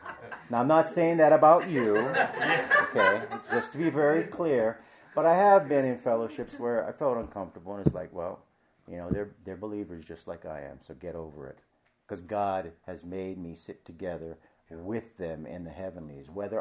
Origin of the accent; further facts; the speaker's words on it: Hawaii, United States; Because I was raised in Hawaii, I have certain ways of understanding English, right? Because I was raised with pidgin English.